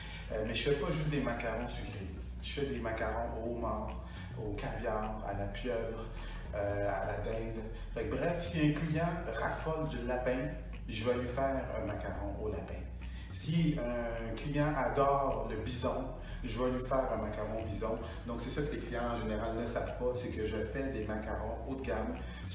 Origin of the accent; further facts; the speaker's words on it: Longueuil, Quebec, Canada; Ben en fait, moi, je suis né à Longueuil. Je suis vraiment un gars de 470. Donc, étant donné que je suis né à Longueuil, c'est tout à fait normal pour moi de travailler à Longueuil. Donc, je n'ai pas pensé à déménager.